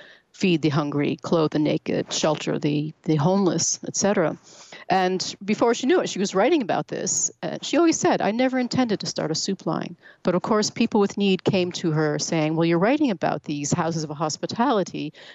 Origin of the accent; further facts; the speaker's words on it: Vermont, United States; also born or lived in New York City; Well, I live in Vermont. I was born and raised here in Vermont. I am the youngest of nine kids, very much a country person, though I did live in New York City for many, many years.